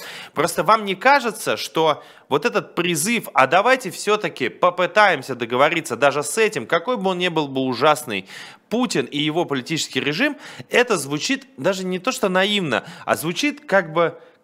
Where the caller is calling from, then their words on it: Moscow, Russia; Как я с вами из Москвы.